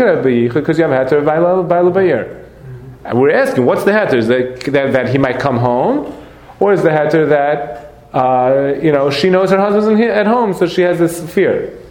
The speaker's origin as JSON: {"language": "English", "region": "New York", "country": "United States", "said": "We lived in Washington Heights, that's where I come from. I came from Washington Heights"}